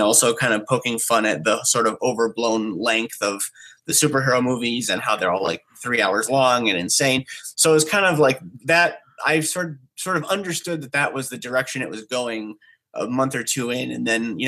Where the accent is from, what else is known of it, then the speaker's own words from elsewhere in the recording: Detroit, Michigan, United States; You know, when I say we're from Detroit, we're from the northern suburbs. We're not from 8 Mile. We're from 22 Mile. So it's a lot different where we're from.